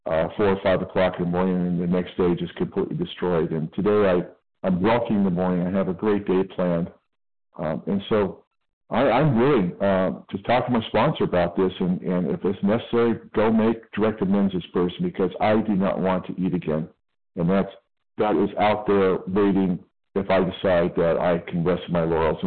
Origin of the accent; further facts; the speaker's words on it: California, United States; I'm from California.